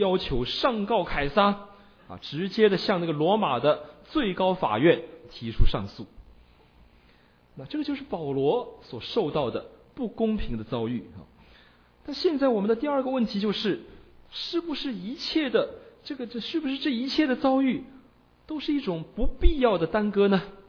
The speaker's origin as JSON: {"language": "Chinese", "country": "China", "said": "特别是在我们大陆人当中哈，最多用的理由就是理性"}